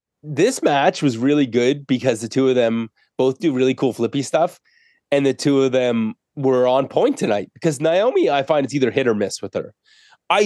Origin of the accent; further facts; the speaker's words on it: Canada; We're Canadian.